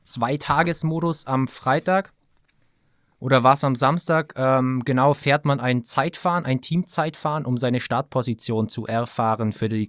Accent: Bavaria, Germany; born there; dass ich gebürtiger Allgäuer bin.

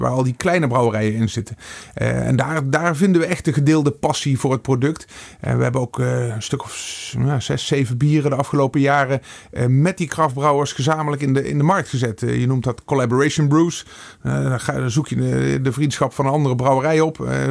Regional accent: Gulpen, Limburg, Netherlands; now in Meer, Netherlands; ik woon niet in Gulpen. Ik ben opgevoed in Gulpen. Ik woon op dit moment in Meer. Dat is ook een klein dorp. Ongeveer 1000 inwoners tussen de heuvels. In de heuvels.

